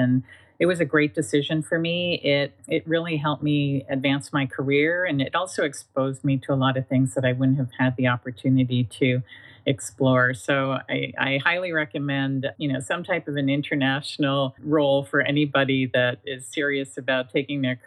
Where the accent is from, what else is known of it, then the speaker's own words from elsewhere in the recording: Canada; now in United States; I am Canadian by birth, and I spent most of my life in Canada.